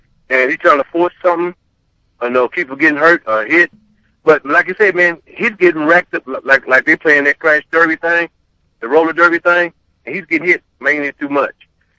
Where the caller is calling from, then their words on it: North Carolina, United States; And I'm watching from North Carolina.